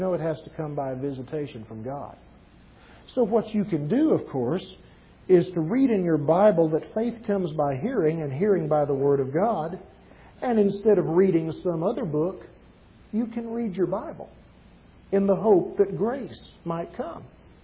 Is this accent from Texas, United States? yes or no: yes; Junction, Texas, United States; Let me tell you a story from the history of my hometown. I was raised out at Junction